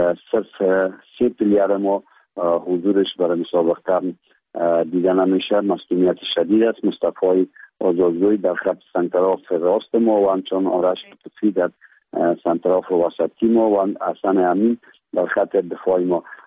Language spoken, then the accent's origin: Persian; Afghanistan; ما افغان هستیم،